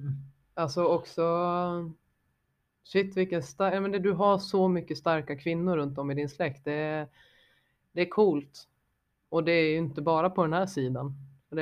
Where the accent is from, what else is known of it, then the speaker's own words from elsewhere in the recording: Sweden; born there; jag är född i Sverige. Min mamma och pappa är född i Sverige. Deras föräldrar är födda i Sverige. Det är Sverige.